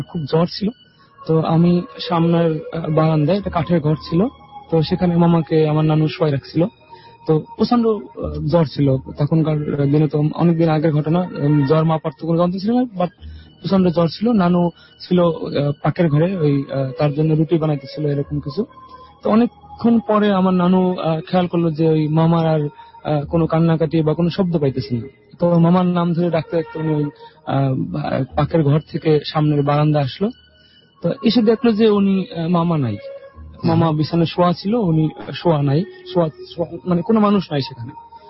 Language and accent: Bangla; Barisal, Barisal Division, Bangladesh; now in Dubai, United Arab Emirates; আমি আমার বাড়ি বরিশাল, আমি ছেলে দুবাইতে থাকি।